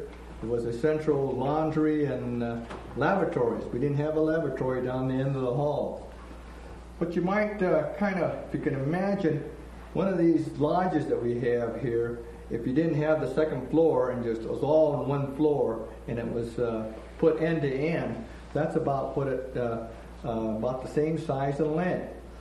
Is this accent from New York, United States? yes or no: no; Wapato, Washington, United States; born there; also born or lived in Portland; I was born in 1934 in the Yakima Valley in Wapato, Washington. And Wapato, Washington is on a Yakima Indian Reservation.